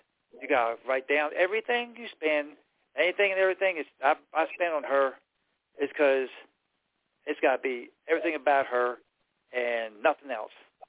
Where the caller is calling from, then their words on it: South Carolina, United States; calling from South Carolina.